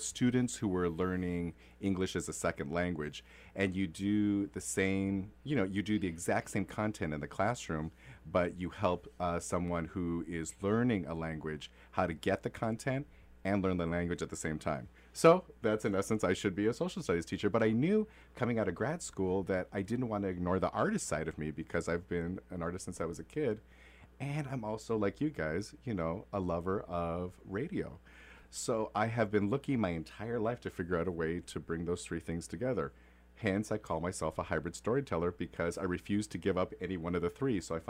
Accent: Arizona, United States; Growing up in Arizona, my first role was as a chicken in an Arizona opera production, and my sister played a clock, and you know.

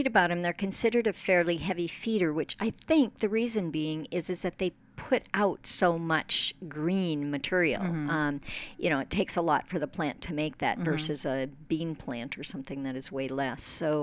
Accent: Minnesota, United States; Where I grew up in Minnesota, my mom would always plant like 3 or 4 squash

